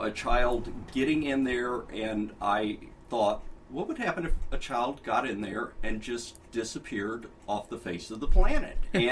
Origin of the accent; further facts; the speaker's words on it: the South, United States; Growing up in the South, I grew up with a family of storytellers and surrounded by storytellers